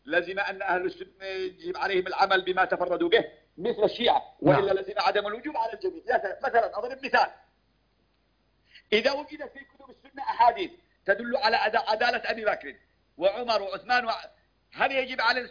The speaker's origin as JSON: {"language": "Arabic", "country": "Yemen", "said": "وعندنا في اليمن"}